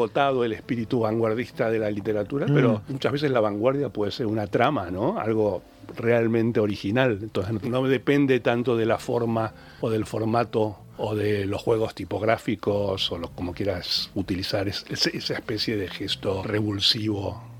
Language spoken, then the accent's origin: Spanish; Argentina; nunca quise jugar en la selección, mucho menos ser presidente siendo argentino.